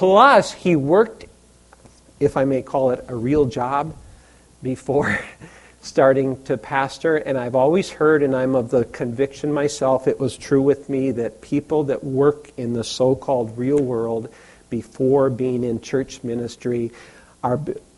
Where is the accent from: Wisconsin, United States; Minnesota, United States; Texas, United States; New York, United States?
Wisconsin, United States; But, growing up in Wisconsin, by the way, you all are not having the winters that I remember growing up as a kid having.